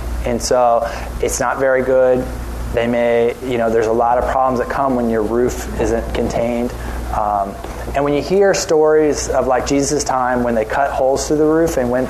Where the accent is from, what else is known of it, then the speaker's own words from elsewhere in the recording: Cape Canaveral, Florida, United States; now in Oklahoma, United States; I grew up as well in Cape Canaveral, Florida. I actually went to Cocoa Beach High